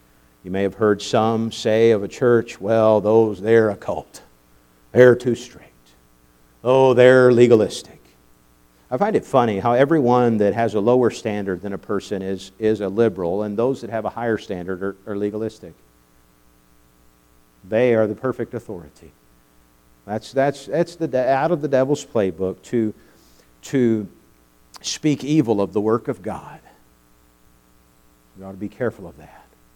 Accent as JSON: {"language": "English", "country": "China", "tie": "born or raised there", "said": "Oh, growing up in China, it's much better now than it was when I was a young child."}